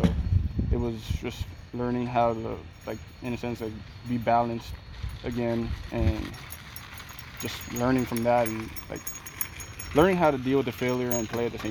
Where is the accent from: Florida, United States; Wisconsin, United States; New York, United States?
Florida, United States; Miami